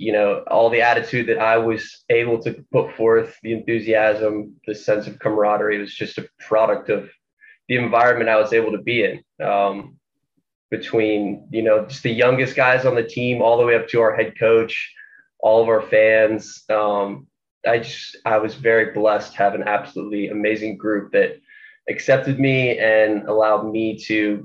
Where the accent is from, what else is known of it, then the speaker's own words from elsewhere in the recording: McLean, Virginia, United States; I'm from McLean, Virginia. It's about 10 minutes outside of Washington, D.C.